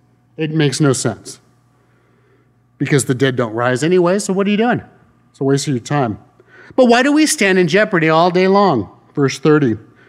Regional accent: Huntington Beach, California, United States; also born or lived in United Kingdom; I'm born and raised in Huntington Beach. What do I know? I just know Huntington Beach.

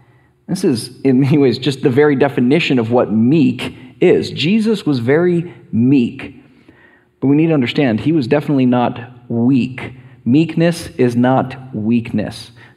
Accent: United States; And being an American, that says quite a bit.

